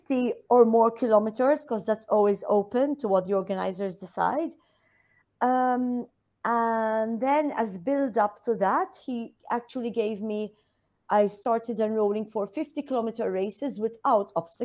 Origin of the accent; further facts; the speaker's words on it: Malta; moved away as an adult; now in Dubai, United Arab Emirates; So I'm originally from Malta. Malta's my hometown. I moved to Dubai around 6 years ago, which was November 2017.